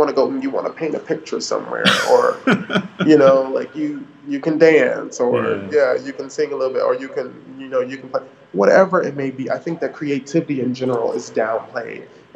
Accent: Chicago, Illinois, United States; I wanted to come not only back to my hometown, because I think that learning happens inside and outside of the classroom. And I think that Chicago is an incredible case study for many different world cities

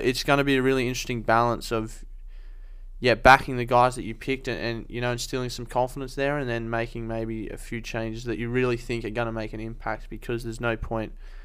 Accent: Australia; obviously, as Australian rugby fans, we want to see the Brumbies go in there and cause an upset.

